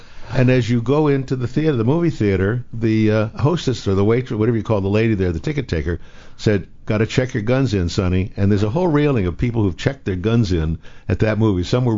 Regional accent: Hollywood, California, United States; It really starts with my growing up in Hollywood.

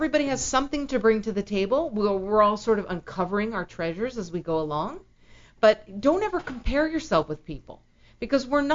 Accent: California, United States; But the people that I grew up with here in California, they didn't.

